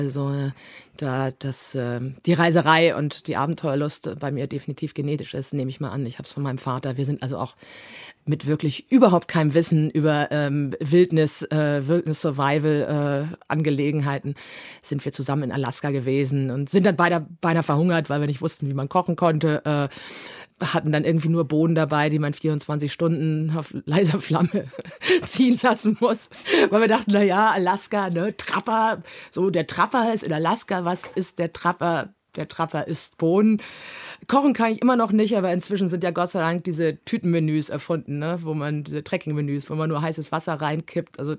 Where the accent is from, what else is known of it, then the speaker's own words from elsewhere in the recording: Hamburg, Germany; Wo wir dabei sind, dass man als Hamburger eher vom Stapel gelassen wird als geboren